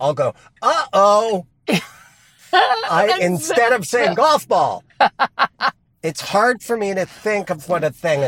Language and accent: English; Brooklyn, New York, United States; accent: Brooklyn; And that's when my Brooklyn accent comes out and push people over.